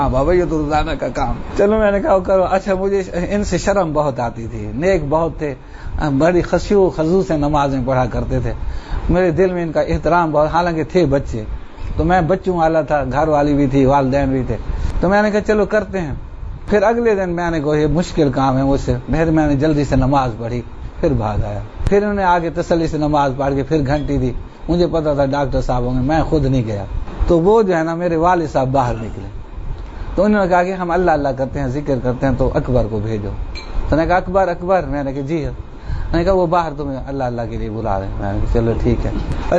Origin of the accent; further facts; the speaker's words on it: Punjab, Pakistan; ہم چولستان کے رہنے والے ہیں, میں میٹرک پاس تھا صرف, اور پھر اپنے گاؤں میں ہی پرائمری ٹیچر ان ٹرین لگ گئے.